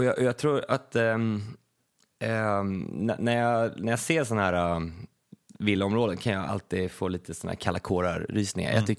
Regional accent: Stockholm, Stockholm County, Sweden; jag som var från innerstan, en hyresrätt i innerstan, kände liksom där, jag kom ju från Östermalm, Karlaplan.

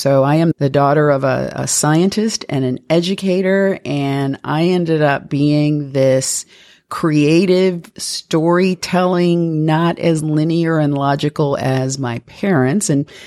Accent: Toledo, Ohio, United States; I was born and raised in Toledo, Ohio. I'm an only child.

